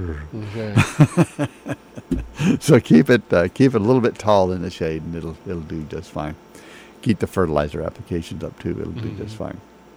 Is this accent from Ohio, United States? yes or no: no; Georgia, United States; I remember as a kid growing up in Georgia, we had these big old pine trees.